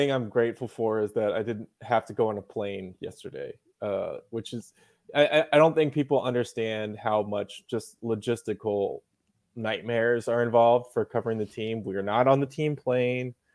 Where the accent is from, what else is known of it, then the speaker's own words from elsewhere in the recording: Salt Lake City, Utah, United States; now in Los Angeles, United States; I mean, I came to Los Angeles from Salt Lake City.